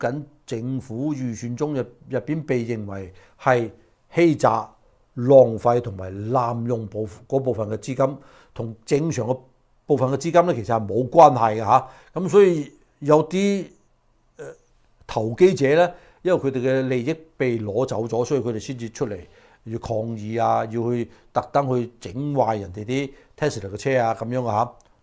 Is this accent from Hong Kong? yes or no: no; United States; 使到我哋美國人去到其他地方咧更加安全